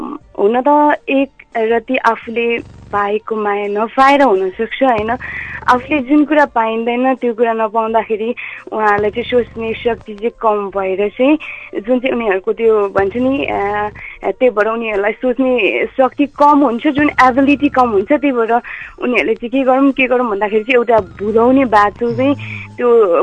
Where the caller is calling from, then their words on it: Rani Gaun, Koshi Province, Nepal; ठ्याक्कै पाँचथरको रानी गाउँ भन्नुपर्छ